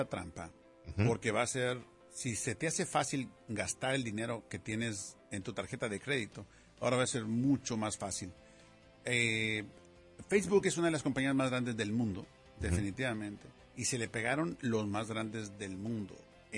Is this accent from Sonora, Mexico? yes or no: no; Monterrey, Nuevo León, Mexico; porque yo soy de Monterrey